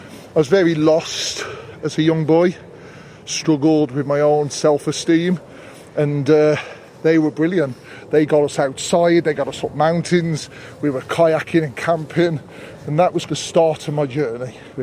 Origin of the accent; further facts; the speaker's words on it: Wolverhampton, West Midlands, United Kingdom; I grew up in Wolverhampton. I went to school in Dudley, stayed there until sixth form, and then I got the travel bug and left, and then I've kind of lived all over the world.